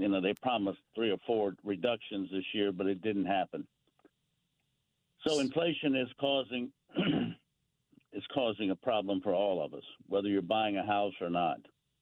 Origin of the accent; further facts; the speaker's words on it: Mobile, Alabama, United States; now in New Orleans, United States; Well, I grew up in Mobile, but I've been here most of my life. Went to St. Paul's High School and Covington, and then Loyola, and then UNO.